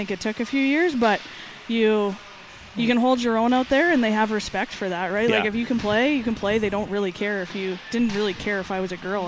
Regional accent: Lampman, Saskatchewan, Canada; Yeah, small town, 700-ish people.

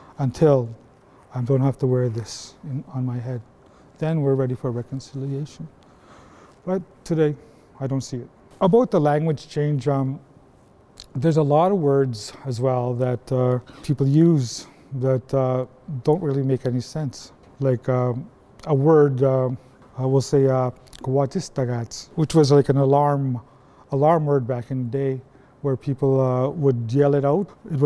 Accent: Warren's Landing, Manitoba, Canada; also born or lived in Norway House; I grew up as a trapper. I was born in Norrie House and raised about 10 kilometers out of Norrie House in a town once called Warren's Landing. It's now a ghost town.

